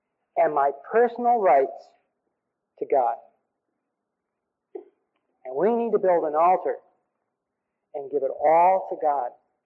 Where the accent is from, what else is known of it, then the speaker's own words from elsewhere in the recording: Broken Bow, Nebraska, United States; Well, I'm from Broken Bow, Nebraska.